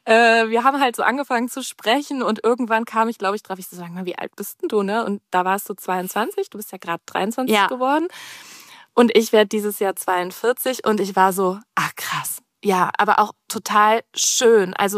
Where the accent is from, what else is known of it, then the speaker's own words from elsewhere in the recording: Cologne, North Rhine-Westphalia, Germany; hier bei mir in Köln, in meiner Heimat, getroffen